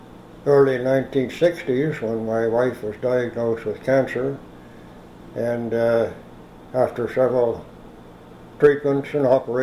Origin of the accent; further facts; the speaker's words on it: St. Martins, New Brunswick, Canada; born there; I was born on September the 5th, 1921, in St. Martin's.